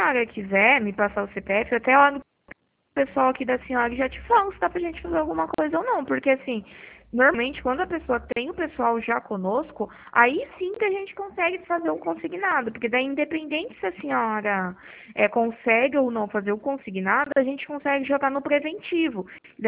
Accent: Pirassununga, São Paulo, Brazil; Eu sou de Pirassununga, tá?

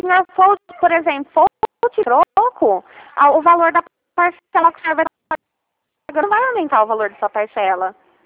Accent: Ribeirão Preto, São Paulo, Brazil; Eu sou de Ribeirão Preto

